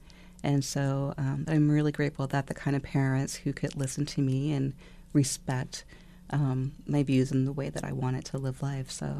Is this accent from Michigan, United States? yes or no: no; Virginia, United States; also born or lived in Japan; In Northern Virginia and Japan.